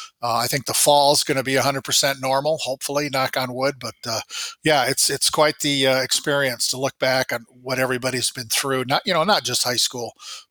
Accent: Iowa, United States; I'm from Iowa, meat and potatoes, and I'm pretty happy.

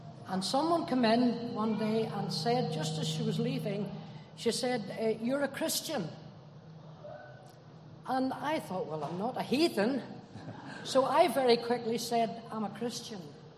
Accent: Northern Ireland, United Kingdom; born there; I was born in Northern Ireland on a farm.

